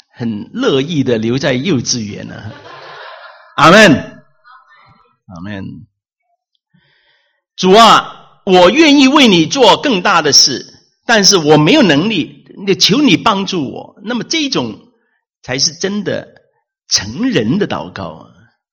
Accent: China; 我们中国人啊，买东西啊，都要摸一下的，都要看一下的，都要照一下的

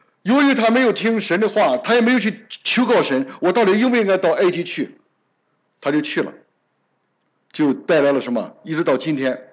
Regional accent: China; 这个我们中国人都是喜欢吃，对不对啊？

